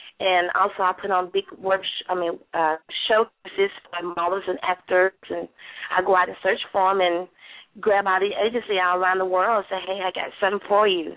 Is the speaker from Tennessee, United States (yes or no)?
yes; Tennessee, United States; born there; Reason why I came up with … because I was born in Tennessee. We live in a valley, and I'm a girl.